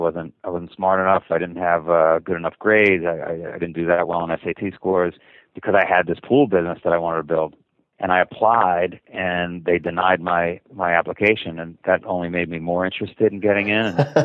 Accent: Queens, New York, United States; So I grew up in Queens, New York. If you've ever seen the movie Goodfellas, I literally grew up right in the center of that. We lived right near Kennedy Airport

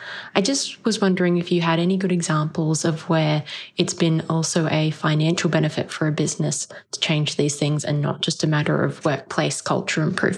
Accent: Melbourne, Victoria, Australia; I'm from Melbourne, Australia.

